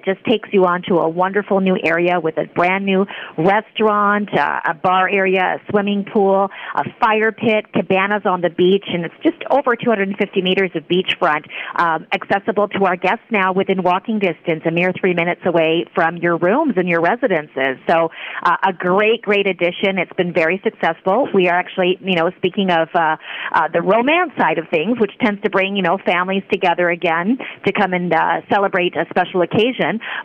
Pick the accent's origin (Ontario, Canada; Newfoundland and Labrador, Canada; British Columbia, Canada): British Columbia, Canada; Vancouver; now in Puerto Vallarta, Mexico; And you know, I'm originally Canadian. I'm from Vancouver, and I have been in Vallarta for over 20 years.